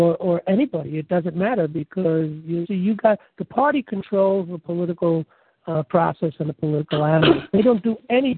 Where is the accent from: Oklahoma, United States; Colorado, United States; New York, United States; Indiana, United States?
New York, United States; Bronx; I grew up in the Bronx. I knew a lot of cops. I hung out in a couple of bars that were cop bars.